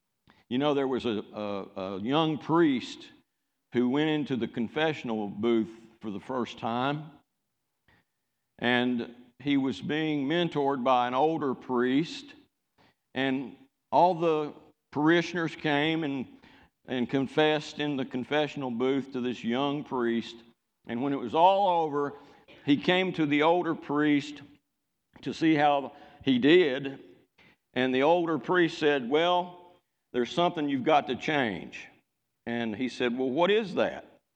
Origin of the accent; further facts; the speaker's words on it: United States; And I know that in my heart I thank God because I'm an American.